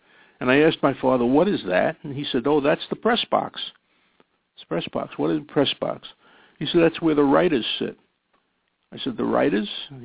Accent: New York, United States; As a kid growing up in New York, we had three New York baseball teams, the Yankees, the Dodgers, and the Giants.

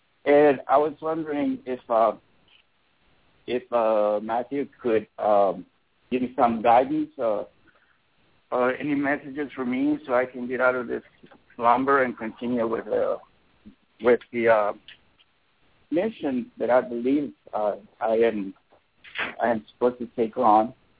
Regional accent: Mexico; now in United States; I was born and raised in Mexico. I came to the U.S. 20 years ago.

